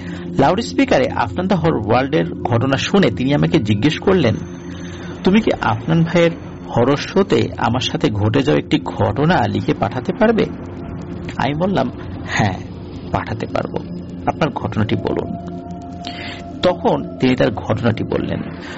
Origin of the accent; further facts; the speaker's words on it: Gazaria, Dhaka Division, Bangladesh; আমার বাড়ি মুন্সিগঞ্জ জেলার গজারিয়া উপজেলায়।